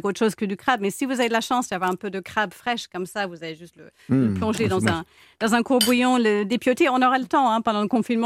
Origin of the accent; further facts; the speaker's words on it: Minnesota, United States; Ça c'est très bien, c'est là d'où je viens